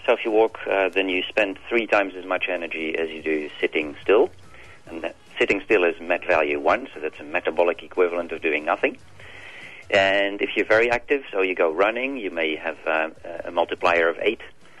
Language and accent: English; Netherlands; English is a second language; now in Australia; I come from the Netherlands, so I cycle to work.